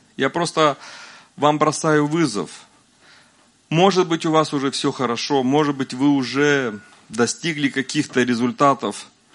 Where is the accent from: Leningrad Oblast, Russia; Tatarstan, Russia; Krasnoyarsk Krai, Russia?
Tatarstan, Russia; Naberezhnye Chelny; Я родился в Татарстане, и 47 лет я живу в Набережных Челнах.